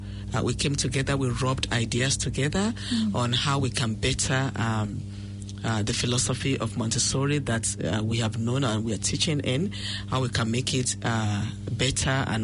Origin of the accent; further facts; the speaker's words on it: Nigeria; I'm a Nigerian, born into a Christian family.